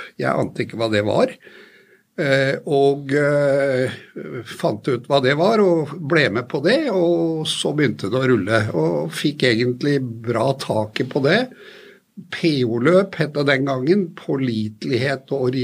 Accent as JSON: {"language": "Norwegian", "region": "Oslo", "country": "Norway", "tie": "born or raised there", "said": "Jeg født og oppvokst på Tøyen, gikk på Tøyenskole og på Valp på gymnasiet"}